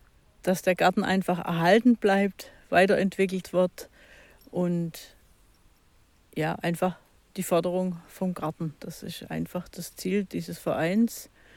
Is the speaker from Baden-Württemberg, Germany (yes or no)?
yes; Baden-Württemberg, Germany; Ich stamme aus Baden-Württemberg, ungefähr 40 Kilometer nördlich von Ulm. Dort bin ich auf dem Land auch aufgewachsen.